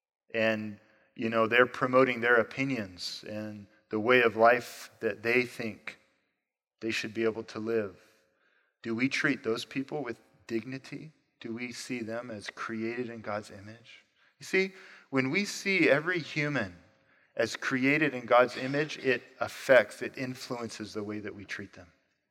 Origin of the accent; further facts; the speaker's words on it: Arizona, United States; I grew up in the White Mountains of Arizona, a very small town. We had to drive a couple hours to get to the nearest Walmart.